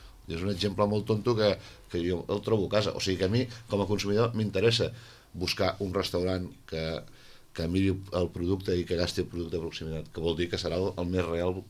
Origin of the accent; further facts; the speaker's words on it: La Sénia, Catalonia, Spain; I jo vinc de Sínia, jo tota la vida, jo tinc una masia